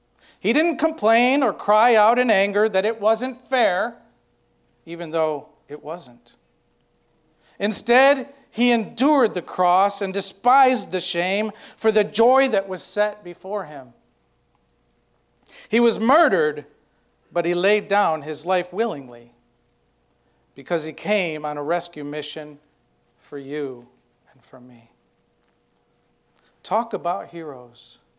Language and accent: English; New York, United States; accent: New York; Wait, I'm from New York, and we don't talk like that. All y'all have done and defiled my New York accent.